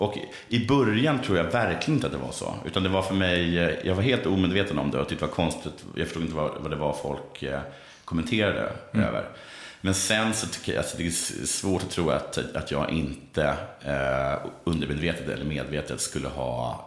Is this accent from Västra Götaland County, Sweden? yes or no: no; Halland County, Sweden; accent: Halland; så låter jag kanske mer liksom stockholmare om jag talar med en stockholmare. Mm. Och mer som en hallänning. Som är mitt naturliga sätt att tala nu.